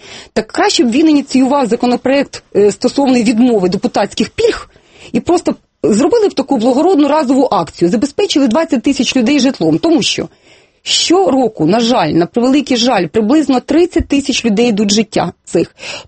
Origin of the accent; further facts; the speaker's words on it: Eastern Ukraine, Ukraine; born there; Я народилася на Східній Україні. Дід мій, прадід, всі жили в Києві.